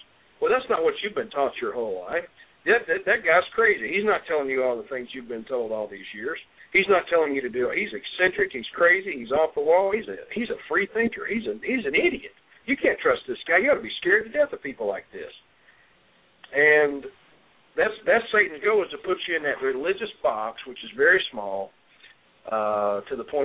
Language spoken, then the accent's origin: English; the South, United States; So a lot of people, if they're from the South, will be angry, but I'm from the South too, so I understand that word ain't.